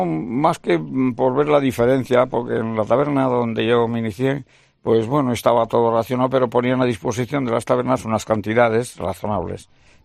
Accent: Castile and León, Spain; Ya, es que soy de Castilla la Vieja.

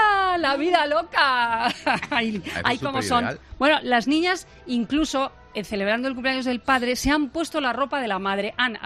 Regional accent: Albacete, Castilla-La Mancha, Spain; Yo soy de Albacete.

